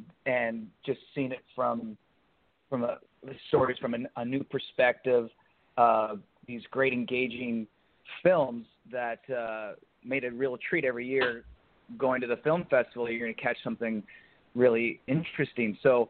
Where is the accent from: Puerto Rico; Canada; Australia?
Canada; Markham, Ontario; also born or lived in Scarborough / Richmond Hill; I was born in Scarborough and grew up in Markham and Richmond Hill.